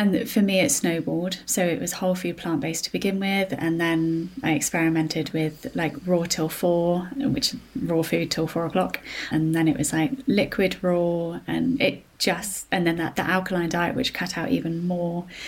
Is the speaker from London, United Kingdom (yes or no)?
no; South West England, United Kingdom; I'm a Cornish girl. Seafood was a huge part of my upbringing.